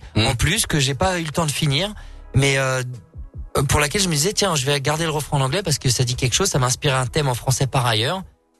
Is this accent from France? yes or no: yes; France; also born or lived in Canada; Je suis français.